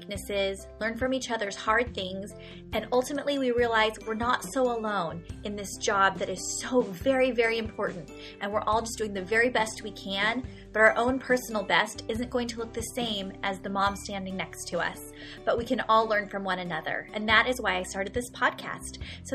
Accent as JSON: {"language": "English", "region": "California", "country": "United States", "lives_now": "Virginia, United States", "said": "I am from Southern California, and my Virginia weather is mimicking Southern California today"}